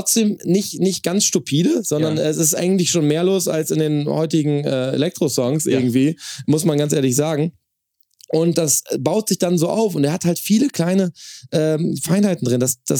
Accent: Quakenbrück, Lower Saxony, Germany; born there; Wir haben ja in Quakenburg, mein Geburtsort, das Pferderennen.

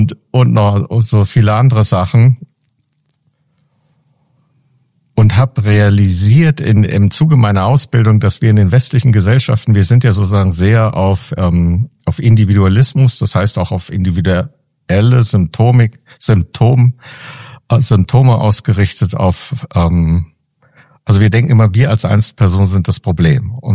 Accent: Berlin, Germany; ich bin im sozialen Wohnungsbau aufgewachsen in Berlin in den 60er Jahren. Das war relativ sicher.

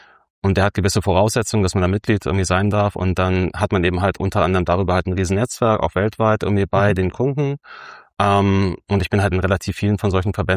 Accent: Hamburg, Germany; now in Berlin, Germany; Also ich bin eigentlich Hamburger, bin inzwischen Berliner.

